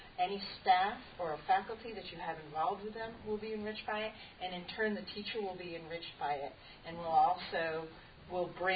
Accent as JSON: {"language": "English", "region": "Connecticut", "country": "United States", "said": "I'm originally from Connecticut"}